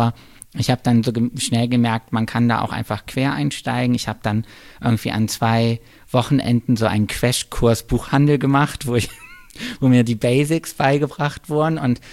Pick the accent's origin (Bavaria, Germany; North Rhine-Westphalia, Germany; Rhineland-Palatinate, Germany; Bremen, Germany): Bremen, Germany; so weit entfernt wie möglich von meiner Heimatstadt irgendwo hinzugehen. Und dann habe ich angefangen, Kulturwissenschaft in Bayreuth zu studieren, weil Bayreuth, Bremen, das ist so schon recht weit entfernt.